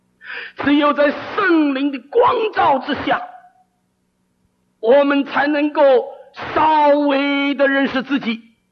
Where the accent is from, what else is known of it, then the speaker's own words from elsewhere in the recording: China; 我们中国人礼仪之邦最会客气了